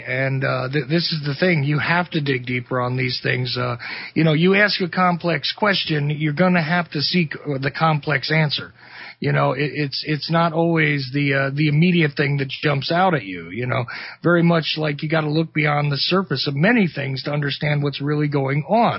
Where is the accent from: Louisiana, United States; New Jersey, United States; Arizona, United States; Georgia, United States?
New Jersey, United States; Yeah, well, look, man, look, I grew up in Jersey, so look, you never know what I'm going to say.